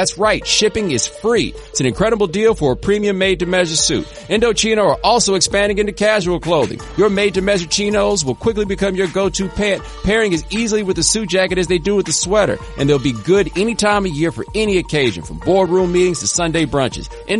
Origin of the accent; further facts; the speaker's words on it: Texas, United States; I'm from Texas, right?